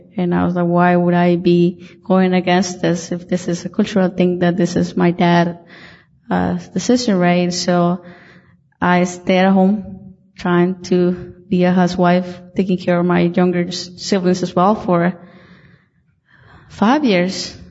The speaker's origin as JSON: {"language": "English", "country": "Guatemala", "tie": "born or raised there", "moved": "yes", "said": "I decided to leave because growing up in Guatemala, I was one of nine siblings, and my parents were really poor."}